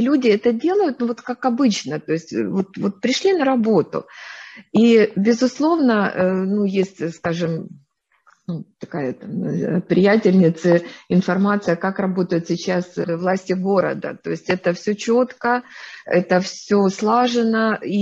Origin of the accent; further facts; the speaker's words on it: Ukraine; такая гордость за то, что я украинец